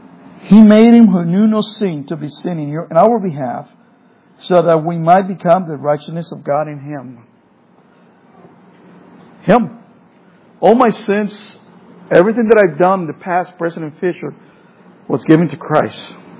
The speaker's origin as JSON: {"language": "English", "country": "El Salvador", "second_language": "English", "moved": "yes", "lives_now": "United States", "said": "I have a little bit of accent. I came from El Salvador in the war and everything because I know where I came from, and I came to this country, became a citizen"}